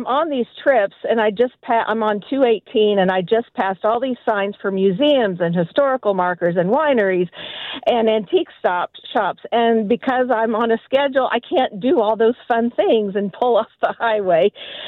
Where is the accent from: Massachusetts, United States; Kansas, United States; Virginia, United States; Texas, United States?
Kansas, United States; Olathe; I'm from Olathe, but I'm on a work trip in eastern Iowa.